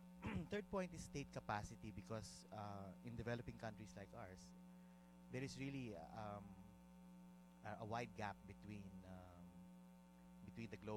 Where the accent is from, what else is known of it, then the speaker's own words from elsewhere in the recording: Philippines; from the Philippines, member of APC as well.